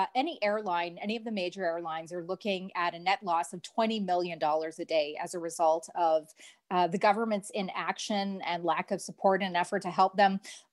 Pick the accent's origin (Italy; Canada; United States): Canada; Calgary, Alberta; And you mentioned my hometown of Calgary, YYC, the Coots project here, implementation.